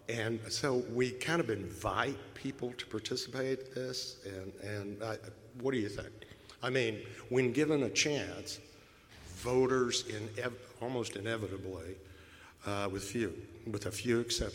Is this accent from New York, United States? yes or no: no; Arlington, Texas, United States; And I'm from Arlington, Texas, where we have three taxpayer-funded stadii.